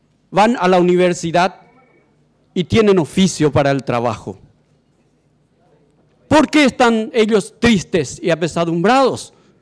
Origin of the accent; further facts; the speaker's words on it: Paraguay; una alerta y una preocupación profunda que siento como paraguayo y por una realidad que vive nuestra patria.